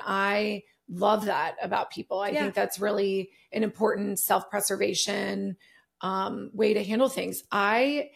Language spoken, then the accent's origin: English; Cincinnati, Ohio, United States; So, Jordan and I are both from Cincinnati. Mm-hmm. He grew up on the West Side. I grew up on the East Side.